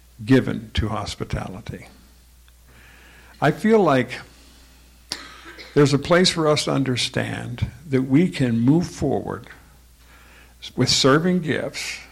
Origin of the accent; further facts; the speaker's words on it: New York, United States; born there; Well, I was born in New York